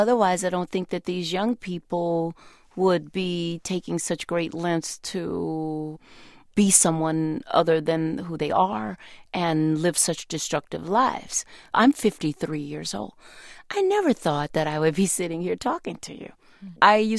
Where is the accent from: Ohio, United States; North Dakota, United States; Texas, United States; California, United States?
Texas, United States; because, see, I came from Texas and sang in the Baptist Church Choir, so all I knew was